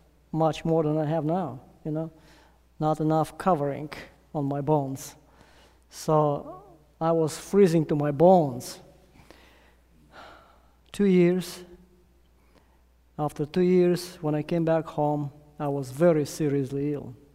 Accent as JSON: {"language": "English", "country": "Russia", "tie": "born or raised there", "also_born_or_lived": "Armenia", "said": "Anyway, I grew up in Russia, though. I was 2 years old when my parents moved to Russia."}